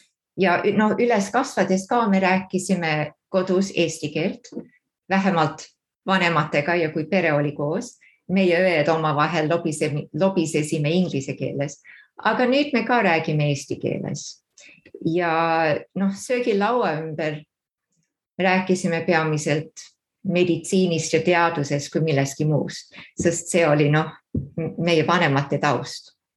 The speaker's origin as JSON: {"language": "Estonian", "town": "Canberra", "region": "Australian Capital Territory", "country": "Australia", "tie": "born or raised there", "said": "No jah, ma sündisin Kämberas ja kasvasin seal üles."}